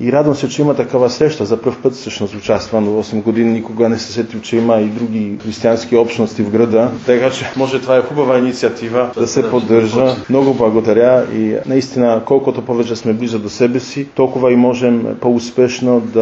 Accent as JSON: {"language": "Bulgarian", "country": "Poland", "second_language": "Bulgarian", "moved": "yes", "lives_now": "Burgas, Bulgaria", "said": "Аз не съм българин и не съм бургазлия, макар че се чувствам вече бургазлия, понеже от 8 години живея тук. Съм поляк."}